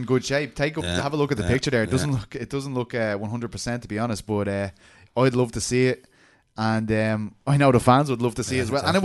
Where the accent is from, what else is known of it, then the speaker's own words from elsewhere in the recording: Ireland; I'm very conscious of that I'm Irish.